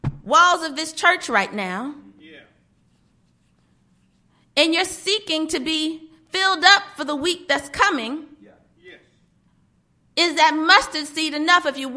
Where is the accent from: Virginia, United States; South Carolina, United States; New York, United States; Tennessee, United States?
South Carolina, United States; Charleston; But lo and behold, my first case was in the magistrate's court of North Charleston. We're from Charleston, South Carolina.